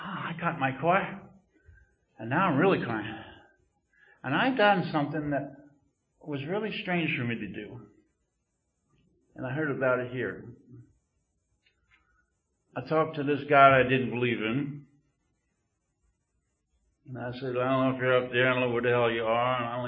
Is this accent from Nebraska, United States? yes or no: no; New Jersey, United States; Now, after about 11 months, I'm from Jersey, so I was sitting on Sandy Hook and down the beach down there